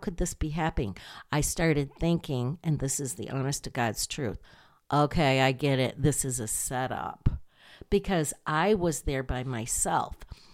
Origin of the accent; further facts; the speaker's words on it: Michigan, United States; I lived in Michigan. I grew up in Michigan, and I'm in Maine